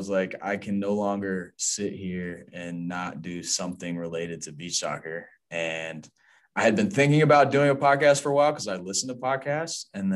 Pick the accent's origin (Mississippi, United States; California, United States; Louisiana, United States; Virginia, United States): Virginia, United States; So I'm from Virginia and I've always played in that tournament. I played just growing up with club teams.